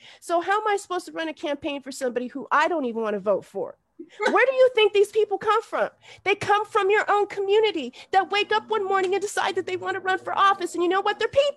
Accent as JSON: {"language": "English", "town": "Great Falls", "region": "Montana", "country": "United States", "tie": "born or raised there", "said": "Well, you know, I'm 52, and I grew up in Great Falls, Montana, around all white people."}